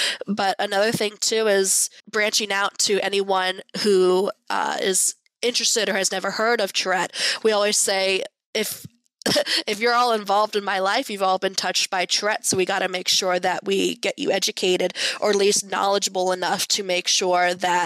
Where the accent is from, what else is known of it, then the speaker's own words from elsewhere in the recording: Pennsylvania, United States; now in Virginia, United States; we moved from Pennsylvania. I live in Virginia now